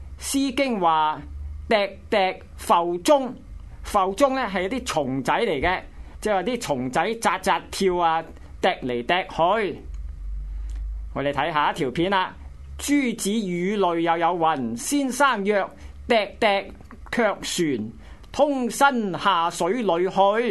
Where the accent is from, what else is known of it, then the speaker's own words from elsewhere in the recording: Guangdong, China; 我们广东人有所谓恩挑鬼命